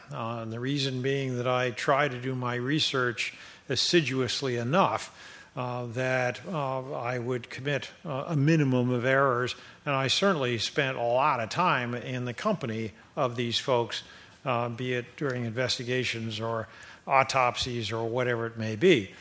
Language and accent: English; Vermont, United States; I come from Vermont, so I got the longest traveled prize afterwards